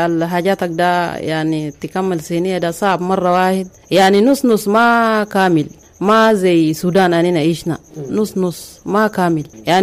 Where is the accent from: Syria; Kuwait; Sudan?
Sudan; Darfur; now in Kenya; أنا من دارفور